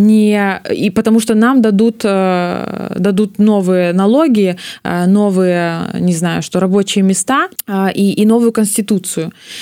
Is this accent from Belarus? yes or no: yes; Belarus; мы бы потеряли самосознание, что мы есть белорусы, мы проживаем просто на территории Беларуси